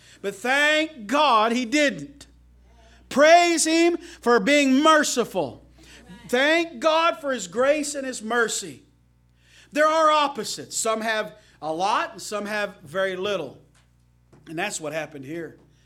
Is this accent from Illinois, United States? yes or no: yes; Paris, Illinois, United States; also born or lived in Terre Haute, Indiana; I'm a Hoosier by birth. Although I was raised in Paris, Illinois, I was born in Terre Haute, Indiana.